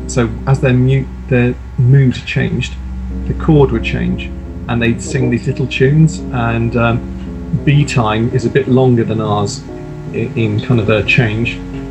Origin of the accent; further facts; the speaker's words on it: Worcester, West Midlands, United Kingdom; I grew up in Worcester, reasonably kind of countryside-ish where we were and everything.